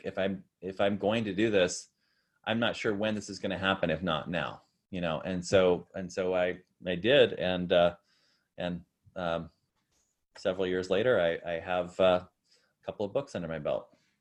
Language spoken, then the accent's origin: English; Idaho, United States; I grew up in Idaho, where there aren't a lot of writers.